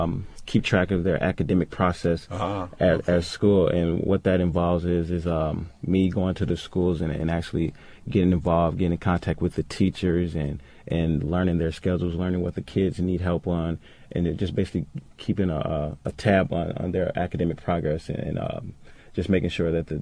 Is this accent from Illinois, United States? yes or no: yes; Illinois, United States; And then transferred back down here to my home state, Illinois, to continue competing for the University of Illinois